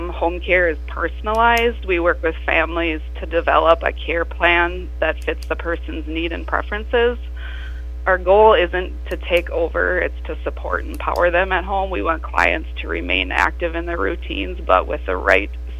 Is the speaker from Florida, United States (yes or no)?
no; Appleton, Minnesota, United States; I'm from the Appleton area.